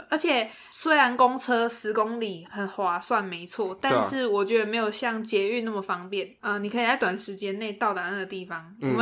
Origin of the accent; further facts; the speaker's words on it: Taichung, Taiwan; 因为其实我在台中住这么多年，我从小时候就住在这了。小时候住在这大概已经20年了。台中它是一个不会太市区，然后也不会太乡下的地方，要往北往南都很方便。